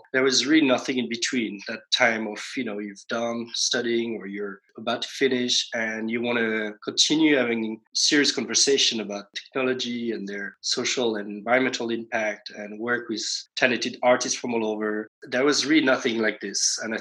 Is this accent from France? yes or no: yes; France; moved away as an adult; I'm French. I grew up in the French countryside in a small village.